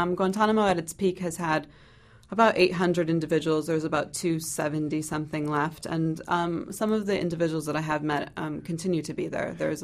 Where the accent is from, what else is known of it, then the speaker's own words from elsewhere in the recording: United States; accent: American; Well, there was always this cultural dynamic for me, because I am American, and yet I do have these ties to my ethnicity and heritage.